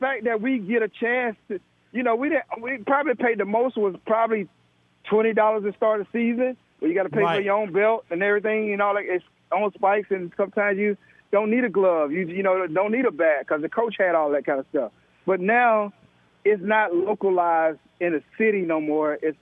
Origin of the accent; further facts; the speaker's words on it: Georgia, United States; I grew up where I had to play football. I grew up in South Georgia. So where, you know, like it's dog days and you had to play football.